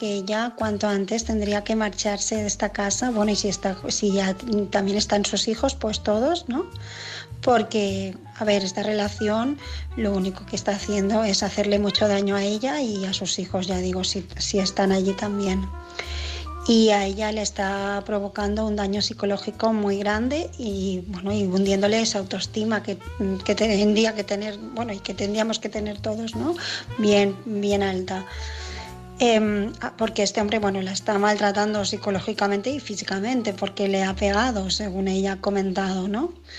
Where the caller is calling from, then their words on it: Barcelona, Catalonia, Spain; de Barcelona